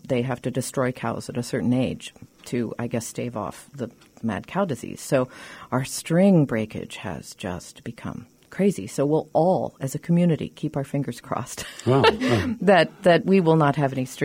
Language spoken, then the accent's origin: English; Norman, Oklahoma, United States; because I grew up in Norman, Oklahoma, which is sort of incongruous.